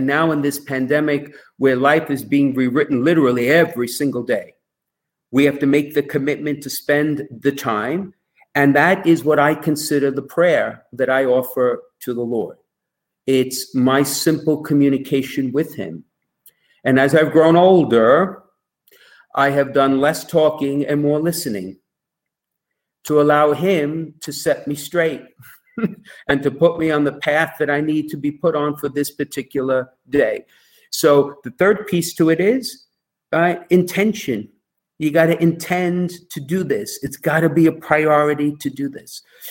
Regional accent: New York, United States; And as you know from my accent, those of you who may not know me, I was born and raised in New York.

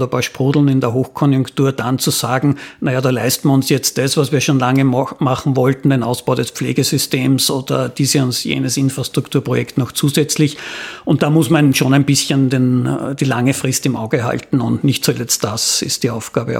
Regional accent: Upper Austria, Austria; Dem österreichischen Staat gehört der Attersee. Wie viel ist der Attersee wert? Ja, ich würde sagen, ganz viel, weil ich komme selber aus der Gegend.

